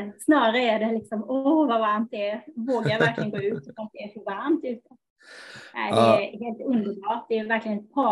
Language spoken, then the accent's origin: Swedish; Kalmar County, Sweden; jag är ju uppvuxen på Öland från början. Och jag kommer från en campingfamilj.